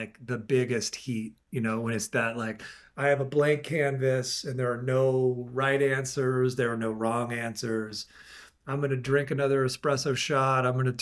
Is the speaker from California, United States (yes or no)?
yes; California, United States; Because, like, you know, I grew up in the East Bay of California.